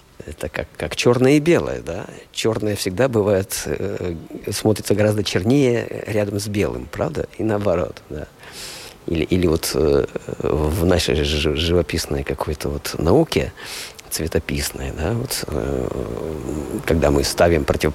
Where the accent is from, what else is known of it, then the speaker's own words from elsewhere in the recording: Kirov Oblast, Russia; Я родом из Кировской области, Вятка.